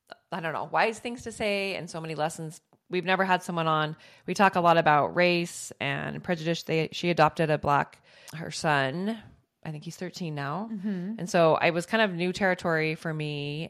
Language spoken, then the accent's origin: English; Utah, United States; we're from Utah. It's not a very diverse place.